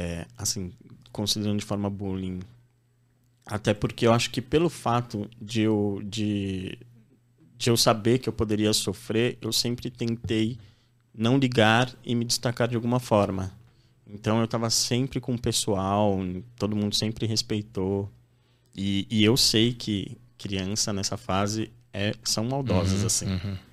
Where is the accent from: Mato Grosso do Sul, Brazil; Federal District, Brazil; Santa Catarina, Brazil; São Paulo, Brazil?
São Paulo, Brazil; Guarujá; Eu lembro que tinha um colégio que eu estudei quando era pequeno, no Guarujá